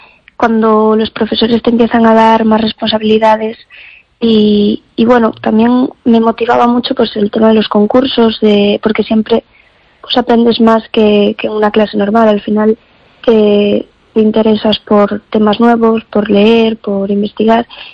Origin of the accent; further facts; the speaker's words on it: Ponteceso, Galicia, Spain; cuando era pequeña le pedí al alcalde de mi pueblo que nos pusiera clases de cocina para los niños